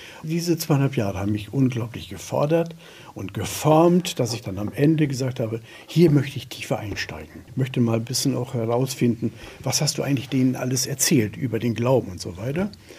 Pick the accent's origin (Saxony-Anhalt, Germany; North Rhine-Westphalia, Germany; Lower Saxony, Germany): Lower Saxony, Germany; Also ich komme ja aus Ostfriesland, aus einem elterlichen Betrieb.